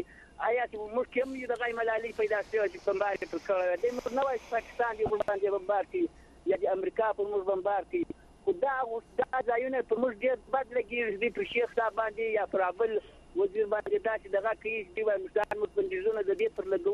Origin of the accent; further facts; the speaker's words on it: Zabul, Afghanistan; زه د زابل د ولایت ته غر د ولسوالۍ